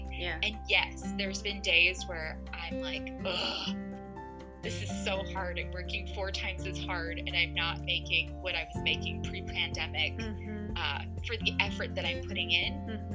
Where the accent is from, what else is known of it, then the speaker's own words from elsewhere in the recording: Las Vegas, Nevada, United States; I'm from Las Vegas, so I guess gambling is sort of in my blood, even though I don't know how to play poker.